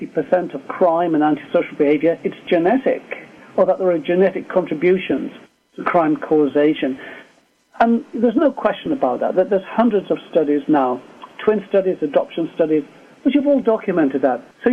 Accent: England, United Kingdom; now in United States; Moved over eventually to the United States. As you can hear from me, I come from England.

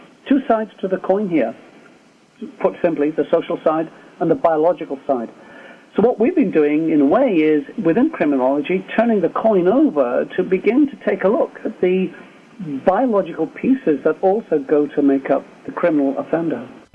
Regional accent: England, United Kingdom; now in United States; Moved over eventually to the United States. As you can hear from me, I come from England.

